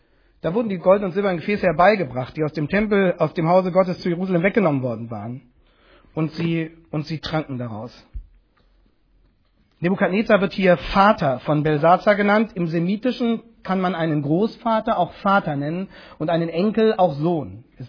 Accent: Germany; Als Deutsche denken wir da natürlich sofort an die Nacht im November 1989.

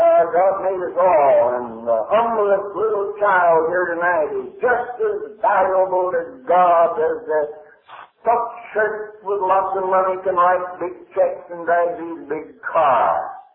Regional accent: United States; I'm an American, and I'm relatively free.

